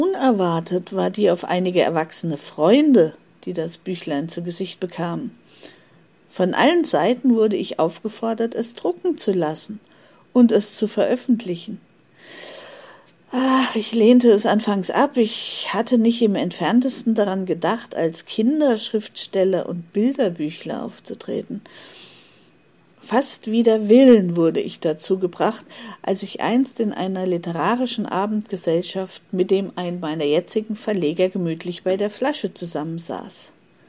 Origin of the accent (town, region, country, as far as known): Heidelberg, Baden-Württemberg, Germany; born or raised there